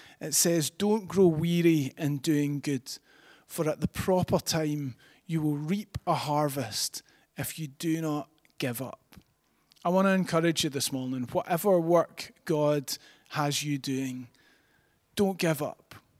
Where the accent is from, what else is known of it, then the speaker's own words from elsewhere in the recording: United Kingdom; I was genuinely a little bit worried that because we're British, nobody would stand up.